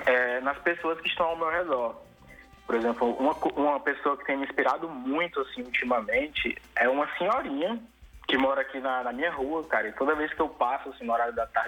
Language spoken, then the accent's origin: Portuguese; Fortaleza, Ceará, Brazil; É, sou de Fortaleza, Ceará.